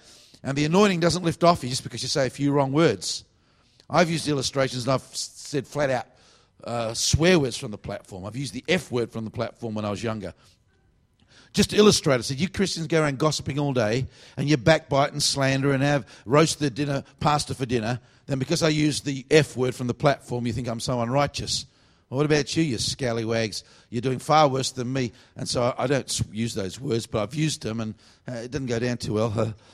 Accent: Australia; I'm from Australia. We're not used to the heat. That's just not true. I'm a very weird Australian because it's actually hotter over there.

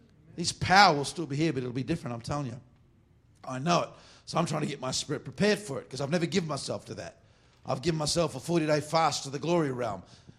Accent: Australia; But you know, and I'm an Aussie.

